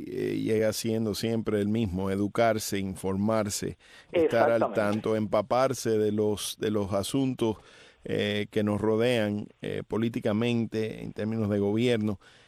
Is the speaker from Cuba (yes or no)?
yes; Cuba; now in United States; como cubano americano